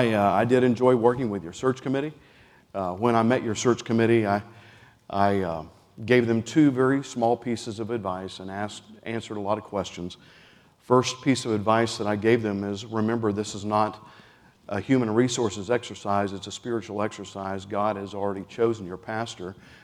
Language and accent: English; Oklahoma, United States; I'm not from around here. I am from Oklahoma.